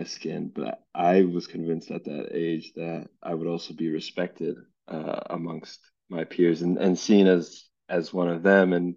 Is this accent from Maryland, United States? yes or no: no; Los Angeles, California, United States; At least that was my experience growing up in Los Angeles